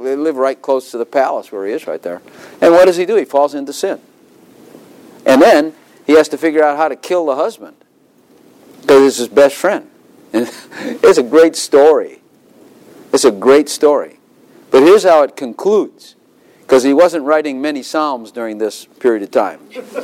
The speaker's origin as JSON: {"language": "English", "region": "Northern US", "country": "United States", "said": "I'm from Yankee land and it gets cold up there."}